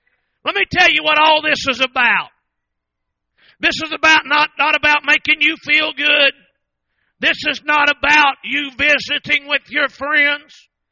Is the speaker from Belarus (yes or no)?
no; Oklahoma, United States; My children, now I'm from Oklahoma. Now you might think you think all of Oklahoma's ugly.